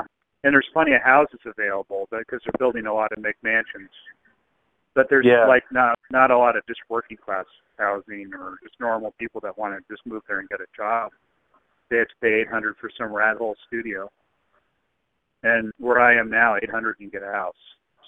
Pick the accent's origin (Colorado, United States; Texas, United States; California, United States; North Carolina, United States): Colorado, United States; Greeley; also born or lived in Livingston, United States; I grew up in Greeley, Colorado, and that's pretty windy. And then Livingston, Montana, I was there for almost about 9 years, and that's one of the windiest cities in the country.